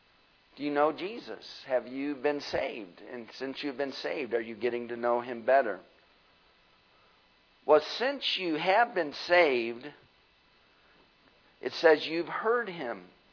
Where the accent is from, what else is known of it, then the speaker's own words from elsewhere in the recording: Michigan, United States; "Where are you from?" "Michigan." "Well, I'm from Michigan."